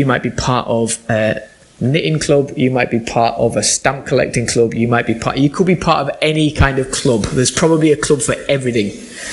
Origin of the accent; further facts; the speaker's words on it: United Kingdom; born there; I am a British citizen. I was born in the UK. I was born to British parents. My birth was registered here.